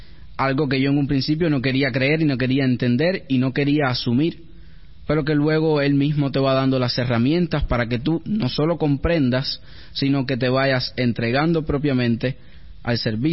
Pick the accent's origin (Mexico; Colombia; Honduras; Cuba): Cuba; como buen cubano, a venerar y creer en la Virgen de la Caridad